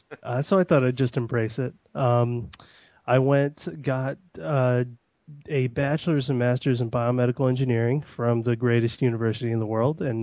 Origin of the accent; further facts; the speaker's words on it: West Lafayette, Indiana, United States; born there; I graduated from, I was born in Purdue, in West Lafayette, when my mom went to Purdue.